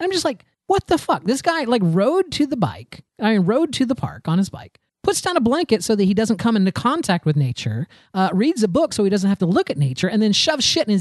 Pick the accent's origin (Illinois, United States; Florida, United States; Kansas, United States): Florida, United States; I'm from Florida, right? I'm from Florida. I'm near the ocean.